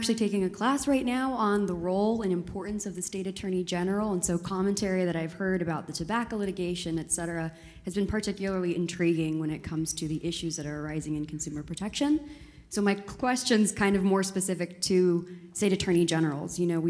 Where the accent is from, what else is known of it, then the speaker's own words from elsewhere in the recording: California, United States; I am a Californian, not chasing the progressive lifestyle dream.